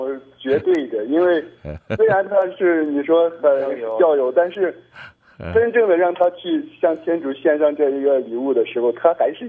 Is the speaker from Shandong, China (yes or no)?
no; Xi'an, Shaanxi, China; 我是陕西西安。